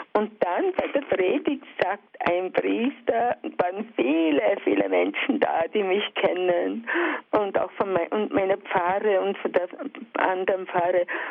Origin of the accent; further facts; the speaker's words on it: Altbach, Baden-Württemberg, Germany; Und ich habe im Altbach, also meine Heimat ausgebaut vor über 40 Jahren für meine Schwestern, für meine Mutter und so weiter und fort. Und da bin ich jetzt im Haus.